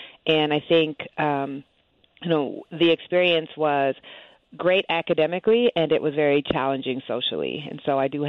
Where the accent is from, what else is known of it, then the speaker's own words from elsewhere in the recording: Waterloo, Iowa, United States; So I grew up in Waterloo, Iowa, which is a very blue-collar town, very racially diverse, and has the largest percentage black population in the state of Iowa.